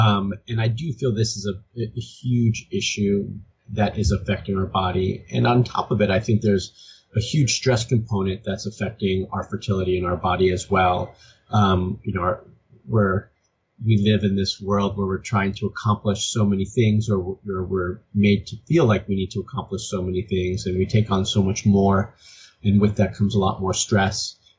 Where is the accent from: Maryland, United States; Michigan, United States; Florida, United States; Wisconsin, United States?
Florida, United States; Miami; I moved to California. I'm originally from Miami. So it's like, I'll move to Florida, to California, at her urging, and recommendation.